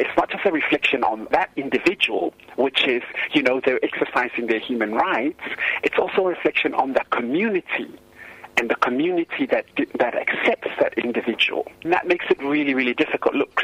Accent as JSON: {"language": "English", "country": "Samoa", "tie": "born or raised there", "said": "The thing growing up in Samoa, or for all Samoans, Fafafine and Fafatama, is that safe space is your family, your ainga."}